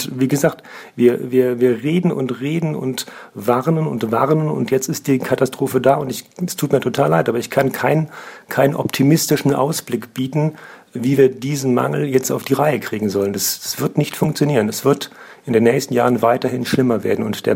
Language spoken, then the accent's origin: German; Bonn, North Rhine-Westphalia, Germany; Wir als Bonner haben es ja echt noch gut mit 3 Kliniken und noch einer ganz guten Arztdichte.